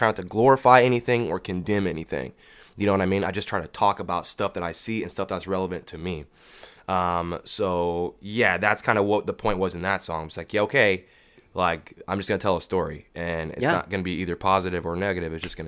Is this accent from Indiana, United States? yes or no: no; Austin, Texas, United States; I mean, you know, I'm from Austin, man. You know, I'm from Austin.